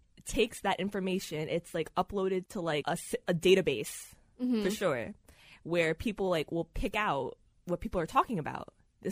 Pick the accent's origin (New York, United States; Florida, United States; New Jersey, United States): New York, United States; East Farmingdale; now in Smithtown, United States; I was born and raised in East Farmingdale, Long Island, and I currently live in Smithtown